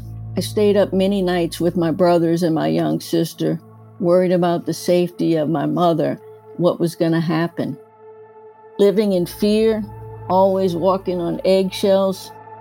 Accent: Louisiana, United States; I grew up in Louisiana, right outside of New Orleans. I'm a Cajun.

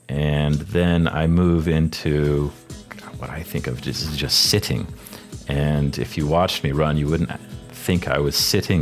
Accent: Helena, Montana, United States; I'm 35 years old. I'm from Helena, Montana.

